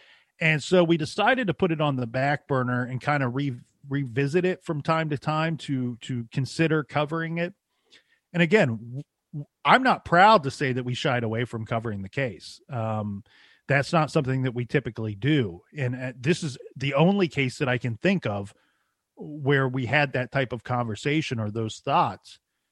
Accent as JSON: {"language": "English", "region": "Ohio", "country": "United States", "said": "look, and I'm allowed to say this because I'm from Ohio, you have rednecks and hillbillies running these little drug operations"}